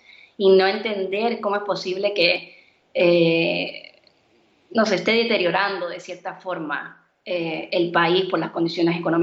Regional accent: Cuba

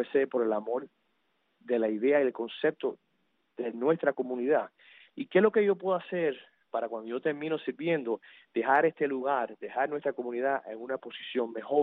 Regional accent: United States; born there; Yo soy un americano, and I'm very proud to be American, nacido en este país, pero nunca me voy a olvidar y tengo mucho orgullo de ser cubano-americano.

